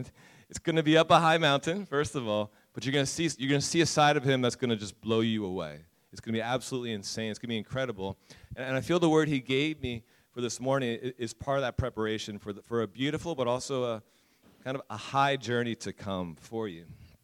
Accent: United States; accent: American; now in Cape Town, South Africa; I'm American, you'll hear the accent if you haven't already.

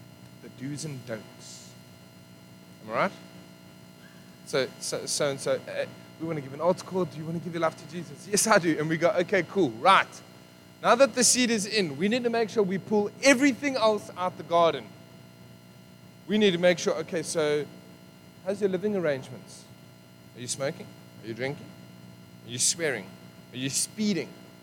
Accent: Benoni, Gauteng, South Africa; I'm from Benoni, so most people are going to think I'm saying the other grass, but I'm not.

